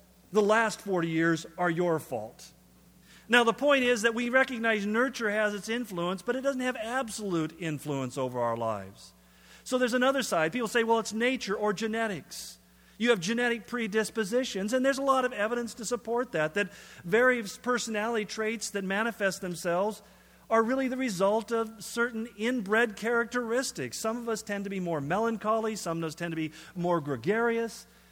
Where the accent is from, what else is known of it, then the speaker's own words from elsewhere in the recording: California, United States; now in Spokane, United States; When I came to Spokane, being a Californian, I heard a phrase that I didn't hear much in California